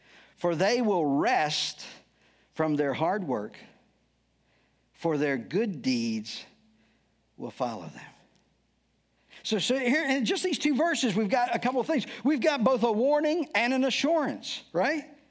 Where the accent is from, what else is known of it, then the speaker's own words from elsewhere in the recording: Eastern Shore, United States; And I'm born and raised on the Eastern Shore